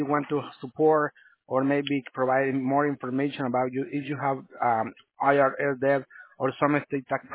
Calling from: El Salvador; I'm located in El Salvador, sir.

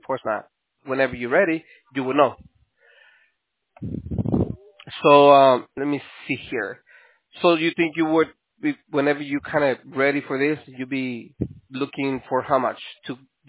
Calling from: New York, United States; We are calling you from New York.

